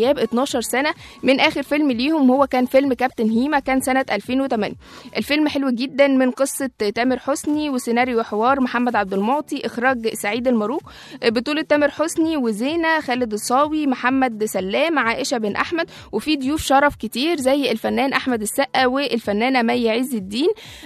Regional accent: Egypt; وترسم الضحك على وشوشنا مش كمصريين بس، لا في الوطن العربي كله

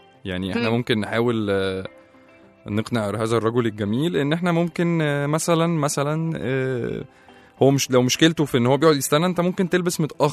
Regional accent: Egypt; ان احنا كمصريين او القدماء المصريين في وقت الفراعنه كنا احنا من اوائل الحضارات

